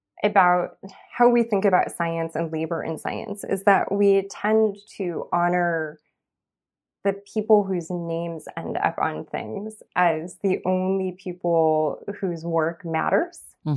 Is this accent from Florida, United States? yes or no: no; Los Angeles, California, United States; because I grew up in East Los Angeles and I grew up in like a primarily like Chicano and also like Centro Americano like community.